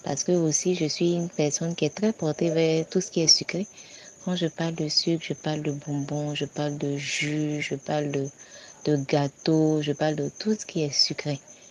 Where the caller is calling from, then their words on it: Abidjan, Côte d’Ivoire; d'Abidjan, j'ai 38 ans